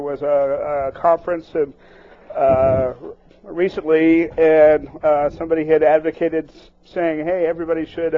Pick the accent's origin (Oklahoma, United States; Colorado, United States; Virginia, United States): Colorado, United States; now in Seattle, United States; I grew up in Colorado. Dad, as a city manager, moved around a lot and spent the bulk of school years and went to college in Colorado.